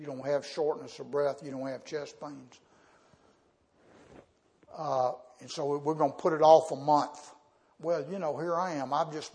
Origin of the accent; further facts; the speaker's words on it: Whitehaven, Tennessee, United States; I grew up in Whitehaven.